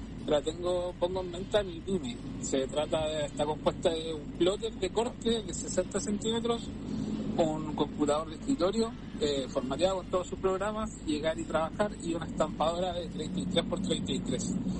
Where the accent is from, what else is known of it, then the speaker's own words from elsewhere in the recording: Concepción, Biobío, Chile; Soy de Concepción.